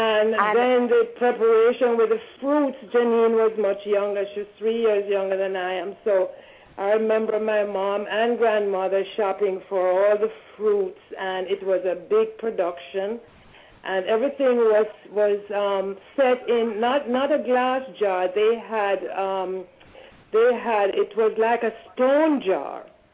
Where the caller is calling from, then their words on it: New York, United States; Oh, I'm calling from Suffolk. I'm calling from Long Island.